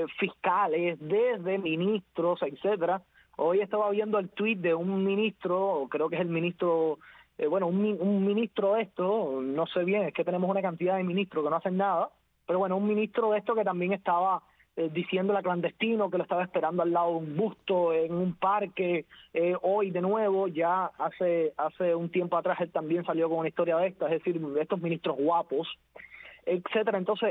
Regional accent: Cuba; Nosotros simplemente somos cubanos y queremos el cambio.

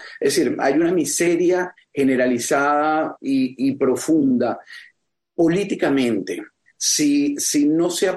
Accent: Venezuela; no solo como personas y como venezolanos

